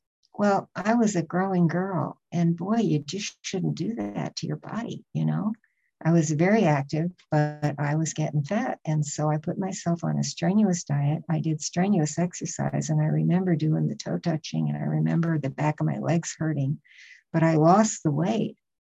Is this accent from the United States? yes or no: yes; Chicago, Illinois, United States; born there; I was born in Chicago, and I was born right before World War II. I'm 81 and a half at this point.